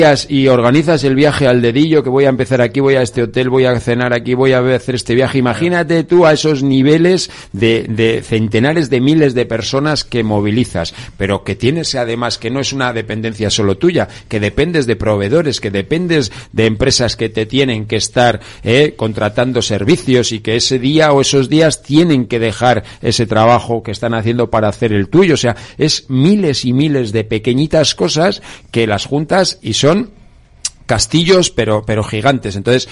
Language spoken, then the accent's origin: Spanish; Bilbao, Basque Country, Spain; Pero nosotros somos de Bilbao.